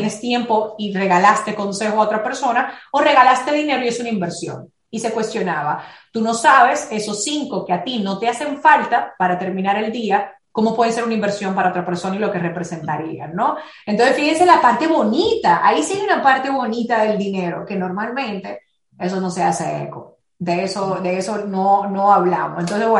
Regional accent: Dominican Republic; porque yo vengo de un país de República Dominicana

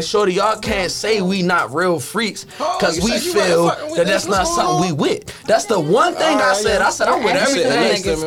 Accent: Baltimore, Maryland, United States; Like I'm from Rice Town, the 2900 block, Park Heights, down bottom.

